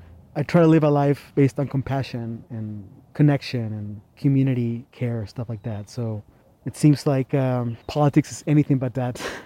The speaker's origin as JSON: {"language": "English", "region": "Oaxaca", "country": "Mexico", "lives_now": "Albuquerque, United States", "said": "I recently turned 42 years old. I am originally from Oaxaca, Mexico, but I have lived in Albuquerque twice."}